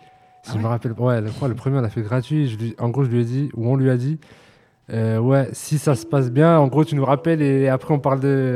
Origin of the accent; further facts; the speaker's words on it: Toulouse, Occitanie, France; Et je suis de Toulouse